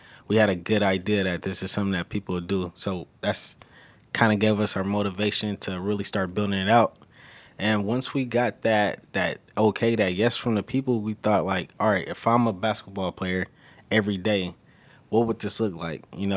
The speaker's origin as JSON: {"language": "English", "town": "Oakland", "region": "California", "country": "United States", "tie": "born or raised there", "said": "Growing up in Oakland, everybody's a basketball guy."}